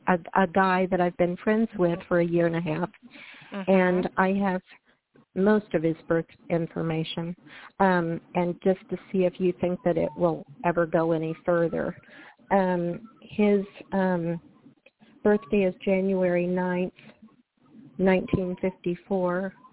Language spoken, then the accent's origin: English; Wichita, Kansas, United States; born there; And I was born in Wichita, Kansas.